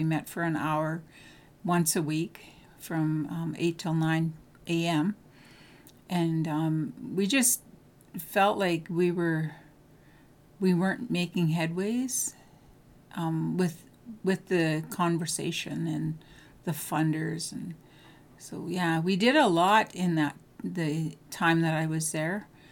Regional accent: Smithers, British Columbia, Canada; And I'm born and raised in Smithers, so I've been here all my life.

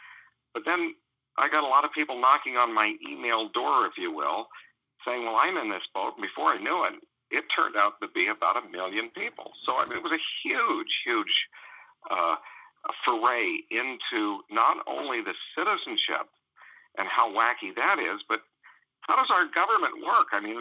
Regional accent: Seattle, Washington, United States; Now, I grew up in the States. I grew up in Seattle, so it's not far from Vancouver.

